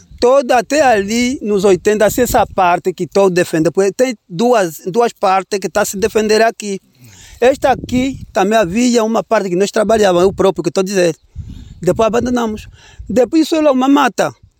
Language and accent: Portuguese; Chipindo, Huíla, Angola; born there; Eu fui nascido em Chipindo.